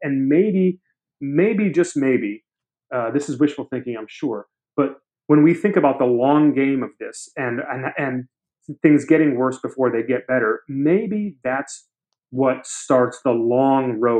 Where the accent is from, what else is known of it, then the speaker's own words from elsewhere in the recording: Michigan, United States; in my home state of Michigan